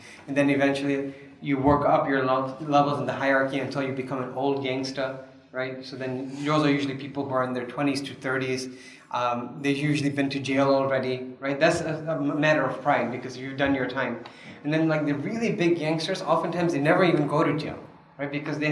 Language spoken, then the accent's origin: English; Chicago, Illinois, United States; So I grew up in Chicago, right, in the city.